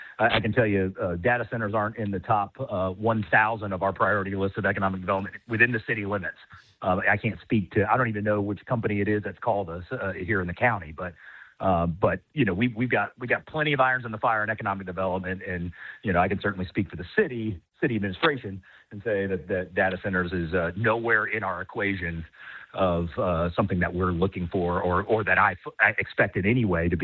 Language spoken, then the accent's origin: English; Perdido Key, Florida, United States; I grew up in Perdido Key, so I was probably on the nothing for a little while.